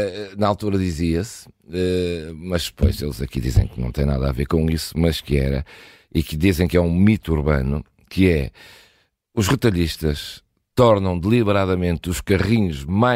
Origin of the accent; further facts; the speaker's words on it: Porto, Portugal; born there; also born or lived in Angola; Eu nasci no Porto.